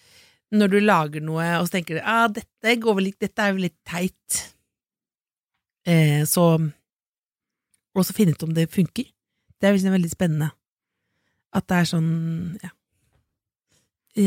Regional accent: Jessheim, Akershus, Norway; husker liksom hjemme på Jessheim

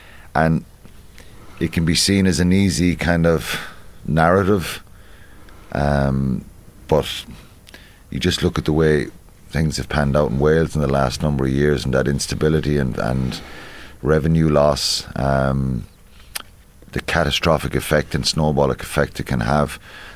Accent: Munster, Ireland; I grew up in Tipperary

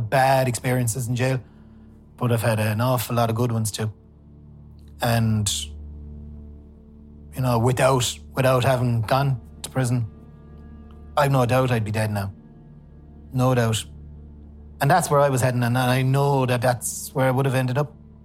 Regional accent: Limerick, Munster, Ireland; because like I'm from Moira, so I would have grown up around a lot of people that have been through the courts and the prison system

